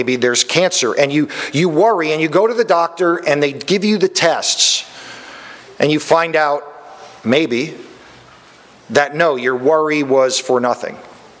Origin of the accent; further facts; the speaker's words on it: Florida, United States; also born or lived in North Carolina; we've just moved here, and we're from South Florida, but for the last 7 years, we've been in North Carolina, and we moved here a couple months ago